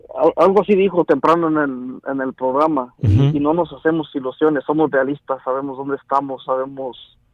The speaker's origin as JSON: {"language": "Spanish", "country": "Mexico", "said": "Yo soy mexicano"}